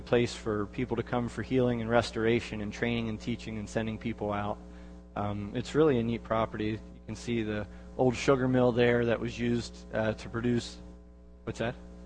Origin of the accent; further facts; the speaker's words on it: Saint Croix, U.S. Virgin Islands; When I was growing up in St. Croix, I was a part of that with my parents.